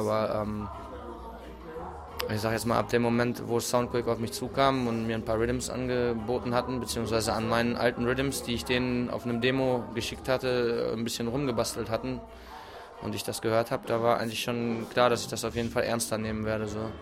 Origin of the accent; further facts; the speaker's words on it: Bielefeld, North Rhine-Westphalia, Germany; Und da, wo ich herkomme aus Bielefeld, da ist so, ja, kommt es einem vor, als wenn es 364 Tage im Jahr regnen würde.